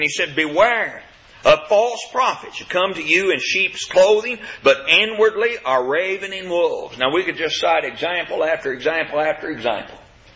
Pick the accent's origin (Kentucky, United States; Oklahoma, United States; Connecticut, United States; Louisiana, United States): Kentucky, United States; now in Arkansas, United States; I grew up in Kentucky. Kentucky has tornadoes. Arkansas, where I live, was known as Tornado Alley.